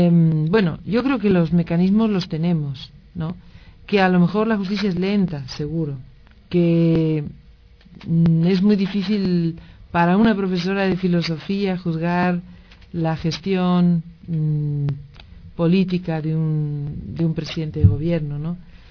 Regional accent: Buenos Aires, Argentina; la verdad es que yo nací en Buenos Aires y me eduqué en esa ciudad

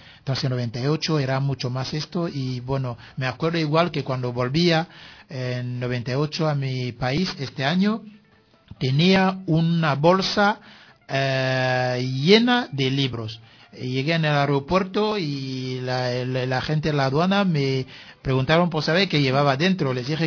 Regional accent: Cameroon; Spanish is a second language; moved away as an adult; now in Spain; a recoger todos los libros y llevarlos a Camerún. Era la primera intención. ¿Eso por qué? Porque en mi país, siendo un joven estudiante sin posibilidad de investigar

